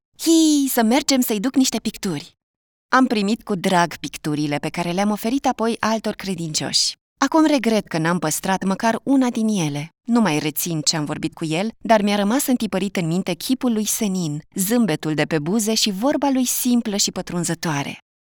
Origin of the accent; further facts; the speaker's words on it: Brașov County, Romania; aproape de satul meu natal din Ținutul Făgărașului